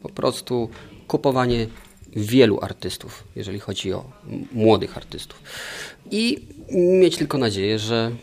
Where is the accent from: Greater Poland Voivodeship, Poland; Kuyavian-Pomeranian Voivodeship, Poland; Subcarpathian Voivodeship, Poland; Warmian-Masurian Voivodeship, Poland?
Kuyavian-Pomeranian Voivodeship, Poland; Bydgoszcz; Pochodzę z Bydgoszczy.